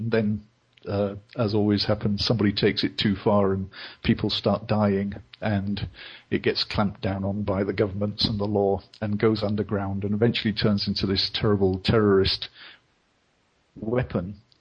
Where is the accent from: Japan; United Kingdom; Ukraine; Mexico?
United Kingdom; Yorkshire and the Humber; I started life as a Brit, a Yorkshireman, actually.